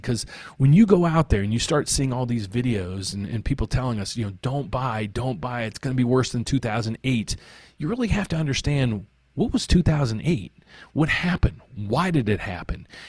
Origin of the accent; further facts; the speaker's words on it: West Virginia, United States; moved away as an adult; now in Chicago, United States; I grew up in West Virginia. This is my summarized version. I have a degree in economics from West Virginia University. I moved to Chicago 37, 38 years ago because I wanted to get into the stock market, the Board of Trade.